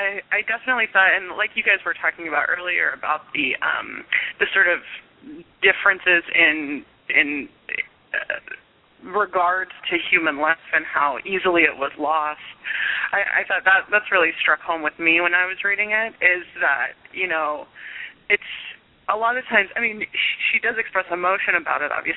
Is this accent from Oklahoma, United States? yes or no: no; San Francisco, California, United States; I'm from San Francisco.